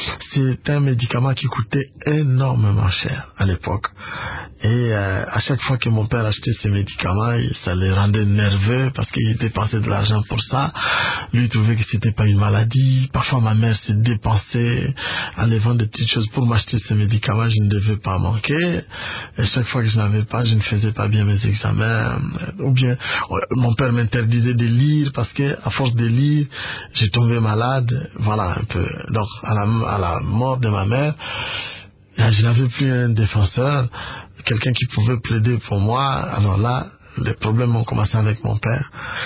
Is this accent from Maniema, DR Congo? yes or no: no; Kinshasa, DR Congo; also born or lived in Lubumbashi; Je suis venu à Kinshasa une année après ma naissance. Parce que je suis né à Lubumbashi.